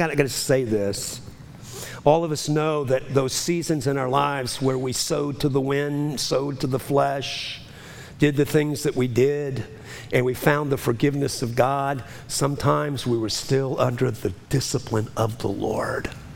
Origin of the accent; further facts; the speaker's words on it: New Orleans, Louisiana, United States; I don't know how you can love a goat, but I'm from New Orleans. Dogs were always outside.